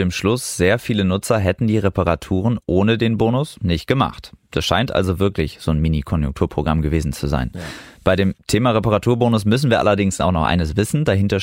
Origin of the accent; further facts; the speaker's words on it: Osnabrück, Lower Saxony, Germany; mein Niedersachsen leider nicht in den Top 10, erst auf Platz 12. Aber das ist dann immerhin meine Heimatstadt Osnabrück.